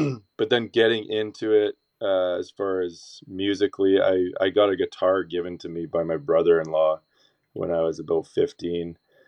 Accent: Coquitlam, British Columbia, Canada; born and raised in Coquitlam, BC. which is, again, like in this general area of where I'm at right now.

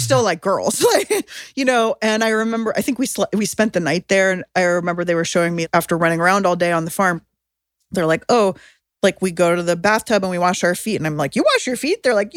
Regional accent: San Diego, California, United States; born or raised there

